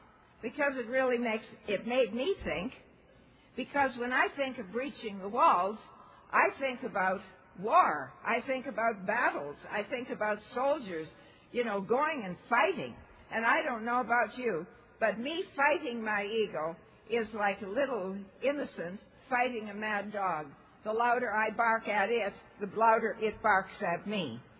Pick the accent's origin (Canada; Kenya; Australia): Canada; Toronto, Ontario; I'm from Toronto.